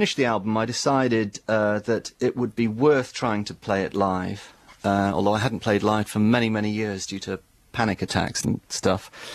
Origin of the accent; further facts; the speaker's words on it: Wales, United Kingdom; growing up in South Wales